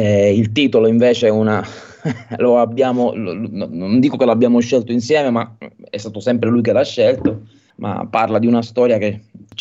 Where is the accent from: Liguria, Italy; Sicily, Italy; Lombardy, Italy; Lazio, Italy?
Sicily, Italy; Palermo; Io sono di Palermo e per scelta non mi sono mai mosso da qui, perché non sono un amante delle temperature fredde